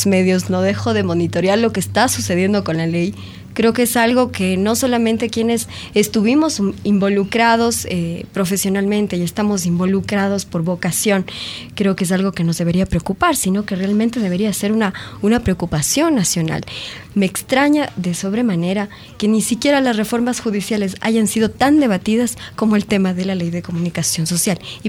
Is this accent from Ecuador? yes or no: yes; Ecuador; una realidad que no solamente lo vivimos nosotros como ecuatorianos, sino varios países de América Latina